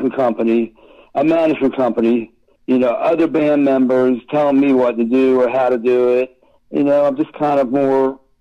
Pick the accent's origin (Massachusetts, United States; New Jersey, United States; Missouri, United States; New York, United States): New York, United States; Long Island; You know, John and Chris come from Jersey. I'm from Long Island.